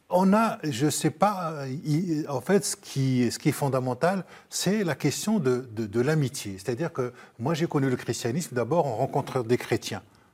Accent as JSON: {"language": "French", "town": "Trappes", "region": "Île-de-France", "country": "France", "tie": "born or raised there", "said": "moi, j'ai grandi à Trappes"}